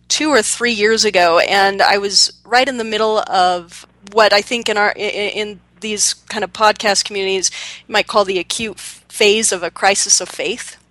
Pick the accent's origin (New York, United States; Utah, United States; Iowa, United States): Utah, United States; Logan; now in Salt Lake City, United States; I'm from Logan, Utah originally, currently live in Salt Lake City.